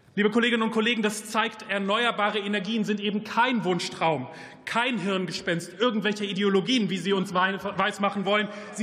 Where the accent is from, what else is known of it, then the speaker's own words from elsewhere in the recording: Lower Saxony, Germany; Ich blicke nach Niedersachsen, mein Heimatbundesland.